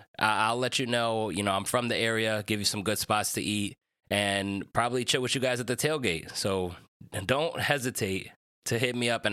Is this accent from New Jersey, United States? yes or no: yes; New Jersey, United States; Those of you guys who don't know, I'm obviously from New Jersey, so I live in the area